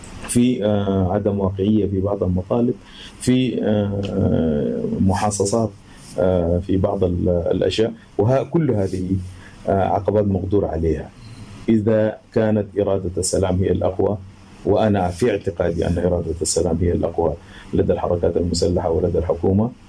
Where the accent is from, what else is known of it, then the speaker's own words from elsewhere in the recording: Sudan; إحنا كسودانيين عانينا معاناة كبيرة جدا جدا من الحرب